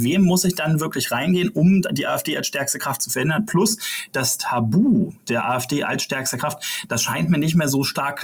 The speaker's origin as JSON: {"language": "German", "region": "Brandenburg", "country": "Germany", "said": "das sage ich als Brandenburger. Also diese Landespolitik erlebe ich ja wirklich mit."}